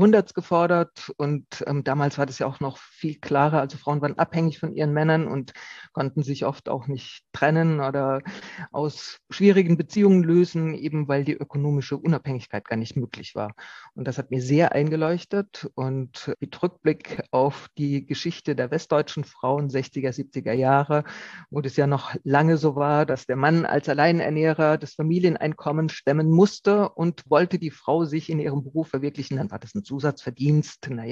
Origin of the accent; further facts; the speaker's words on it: Rhineland-Palatinate, Germany; Ich komme ja aus der Pfalz, wo es viele Wingert gibt und wo es zur Herbstzeit immer darum geht, den Winzern und Winzerinnen bei der Weinlese zu helfen.